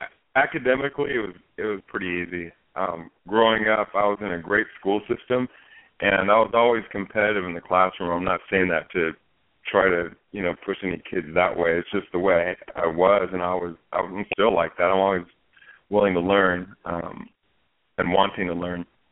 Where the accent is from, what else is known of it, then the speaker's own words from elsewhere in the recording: Torrance, California, United States; I grew up in Torrance, California, and I didn't move from there.